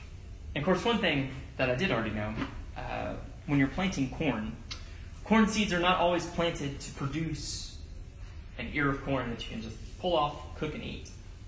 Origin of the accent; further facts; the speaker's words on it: West Virginia, United States; I'm from West Virginia, so I don't know if that's right. Our grasp of the English language is not quite up to par with some.